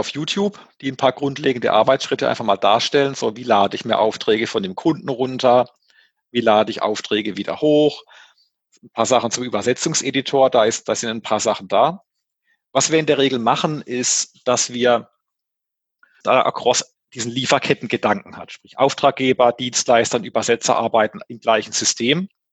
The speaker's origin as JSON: {"language": "German", "region": "Baden-Württemberg", "country": "Germany", "said": "Und als Badener"}